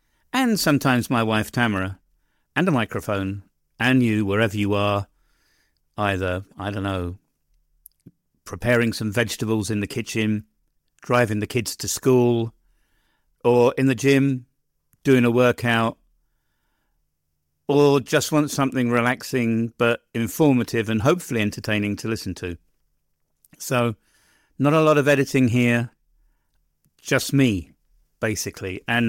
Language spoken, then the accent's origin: English; Hounslow, London, United Kingdom; also born or lived in West Kensington; I'm a Brit. I was born in West Kensington in London back in 1953. We moved into the suburbs then at the end of the Underground Railway, the Tube, to a place called Hounslow West.